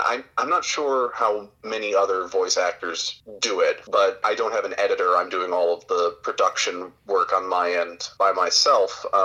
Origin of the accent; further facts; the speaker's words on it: Midwest, United States; Like, you know, I'm from the Midwest and I sound like it.